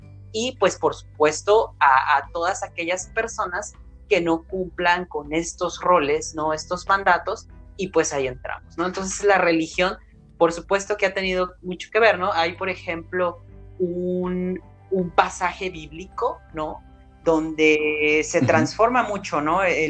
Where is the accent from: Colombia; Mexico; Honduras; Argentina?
Mexico; Entonces imagínate eso en nuestras culturas, ¿no? Como la mexicana